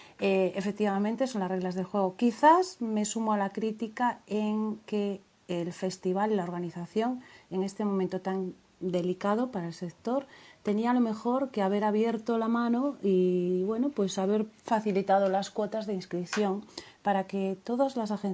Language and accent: Spanish; Galicia, Spain; accent: Galician; y yo como gallega, que he sufrido muchas veces presentando el que, eres gallega, ese acento